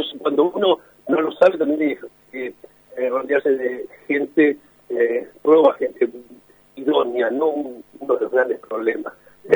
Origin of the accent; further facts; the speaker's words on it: Quilmes, Buenos Aires Province, Argentina; yo me acuerdo cuando era chico, vivía en Quilmes también, y podía salir a la calle